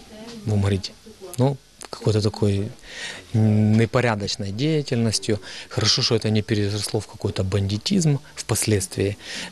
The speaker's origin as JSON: {"language": "Russian", "country": "Ukraine", "lives_now": "France", "said": "Вот мне 40 лет … я сам с Украины, то есть мое детство проходило в 90-х годах"}